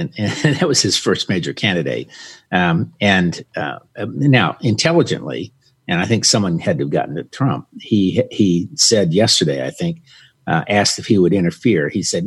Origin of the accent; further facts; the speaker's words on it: Southern United States, United States; You know, they all look the same, even though I'm a Southerner.